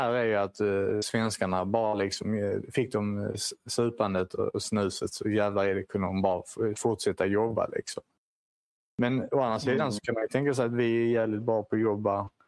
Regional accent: Sweden; Men man ska också komma ihåg att vi är svenskar, alltså vi har ju historiska belägg för det, har ett jävligt bra på att kriga.

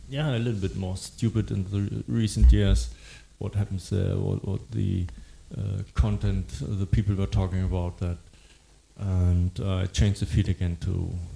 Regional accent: Germany; I was born in the German Democratic Republic and grew up there until kind of Germany was reunited

